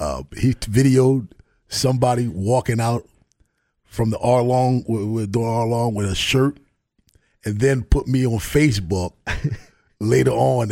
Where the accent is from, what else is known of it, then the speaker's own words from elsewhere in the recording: Baltimore, Maryland, United States; I'm like, listen, I'm from Baltimore.